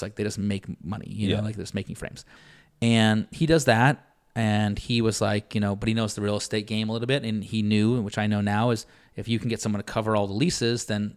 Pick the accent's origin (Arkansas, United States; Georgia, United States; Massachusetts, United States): Massachusetts, United States; Boston; So like I grew up in Boston.